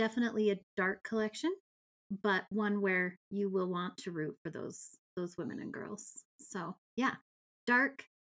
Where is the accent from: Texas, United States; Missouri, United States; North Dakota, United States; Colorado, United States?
North Dakota, United States; I'm very much I'm from North Dakota. And so I'm very Midwestern nice